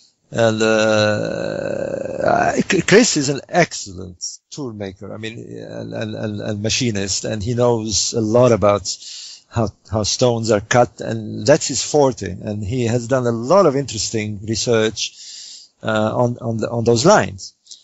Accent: Egypt; well, I grew up in Egypt, but in more recent times, I lived literally outside the Great Pyramid from 2006 to 2008.

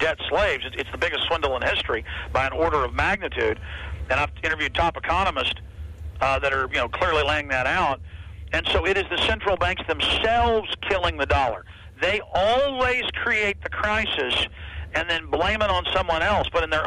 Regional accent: United States; I'm a Heinz 57 from America. I'm Scottish, Irish, Welsh, Native American, the whole nine yards.

